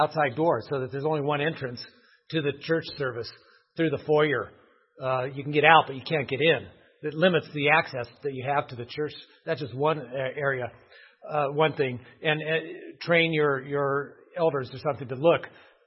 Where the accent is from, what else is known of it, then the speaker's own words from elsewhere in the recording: California, United States; Actually, I'm from California, and growing up, we used to have earthquake drills